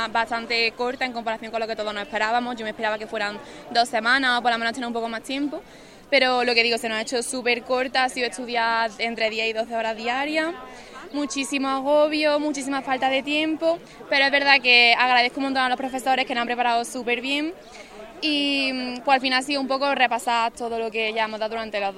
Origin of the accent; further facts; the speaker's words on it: Antequera, Andalusia, Spain; Soy de aquí de Antequera